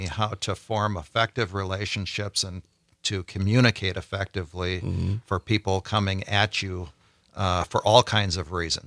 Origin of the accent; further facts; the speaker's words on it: Wisconsin, United States; I was born and raised in Dane County.